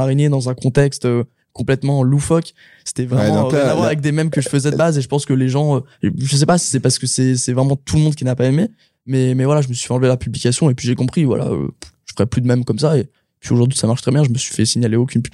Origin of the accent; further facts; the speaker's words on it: Lyon, Auvergne-Rhône-Alpes, France; je suis même de Lyon et du coup, je sais pas vraiment ce que les gens peuvent penser en vrai